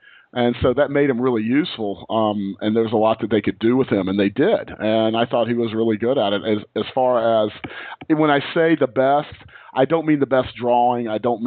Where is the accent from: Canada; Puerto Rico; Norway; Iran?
Puerto Rico; We're from Puerto Rico.